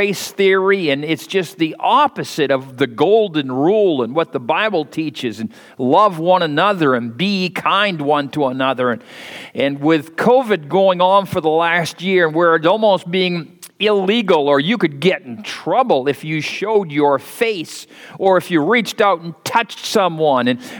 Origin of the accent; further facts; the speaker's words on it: United States; I'm very disturbed as an American, as a preacher of the gospel, as a pastor of a church